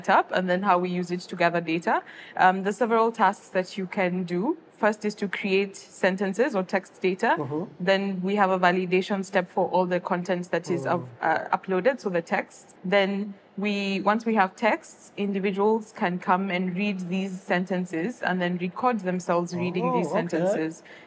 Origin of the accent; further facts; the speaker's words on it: Kenya; first language Luhya; English is a second language; So my mother tongue is, I come from a tribe known as the Luhya, and we have about 18 dialects of this language.